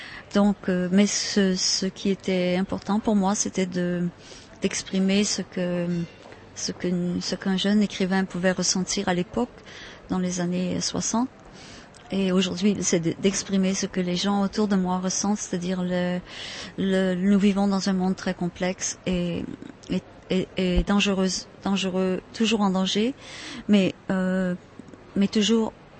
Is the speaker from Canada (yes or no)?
yes; Canada; Mais on ne peut pas oublier que nous sommes des Nord-Américains et que la France est un vieux pays.